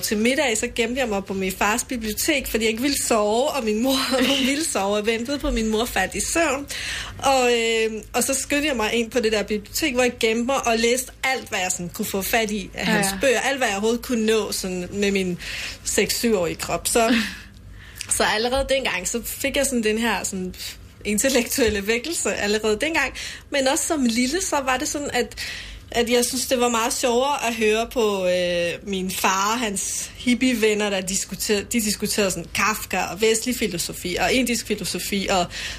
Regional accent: Iran; Jeg var født og opvokset i Iran, hvor jeg havde et superprivilegeret tilværelse.

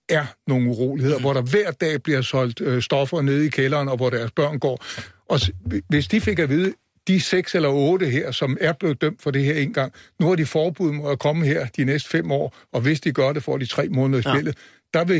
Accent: Næstved, Zealand, Denmark; hvis du har et eller andet sted i Næstved, hvor jeg kommer fra

